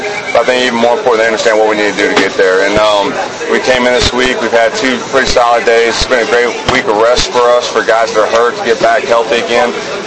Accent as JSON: {"language": "English", "town": "Leesville", "region": "Louisiana", "country": "United States", "tie": "born or raised there", "said": "I'm actually going back to my hometown, Leesville, Louisiana, and spend some time with my family"}